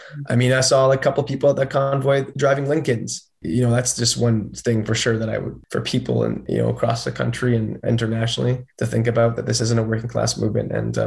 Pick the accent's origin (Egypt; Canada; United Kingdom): Canada; Montreal, Quebec; my parents live in Montreal, right? They're watching it. I'm from Montreal